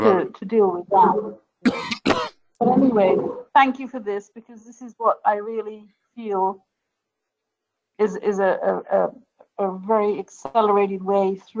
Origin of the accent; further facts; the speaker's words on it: India; And I was raised as a Hindu. I'm from India.